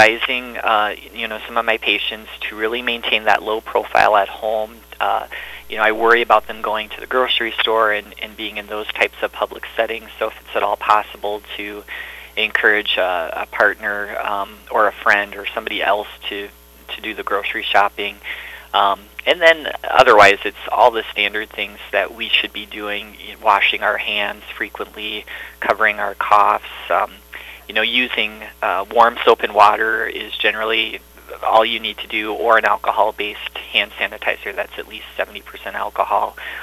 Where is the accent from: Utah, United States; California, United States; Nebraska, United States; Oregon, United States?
Nebraska, United States; Omaha; moved away as an adult; now in Montevideo, United States; Well, I grew up in Omaha, Nebraska. I went to medical school in Nebraska at the University of Nebraska, and then did my residency there as well. And then following residency, I moved to Montevideo in 2001